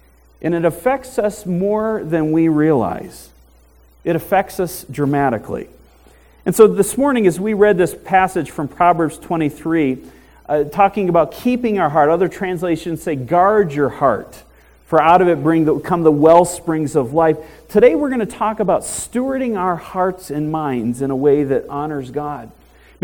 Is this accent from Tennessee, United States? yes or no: no; Michigan, United States; moved away as an adult; also born or lived in Pennsylvania; Of course, I grew up in Michigan. I moved out to Pennsylvania for college.